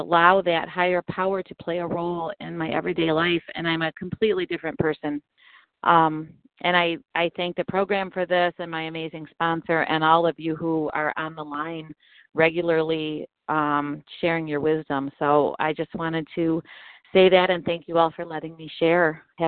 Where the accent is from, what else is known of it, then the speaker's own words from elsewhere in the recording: Michigan, United States; I'm actually from Michigan.